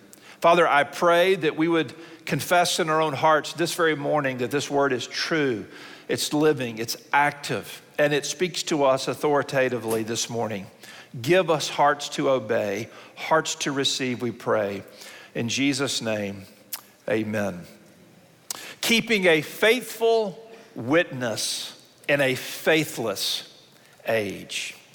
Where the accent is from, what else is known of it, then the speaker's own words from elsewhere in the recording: Mobile, Alabama, United States; I'm from the Gulf Coast, from Mobile, Alabama, as is my wife.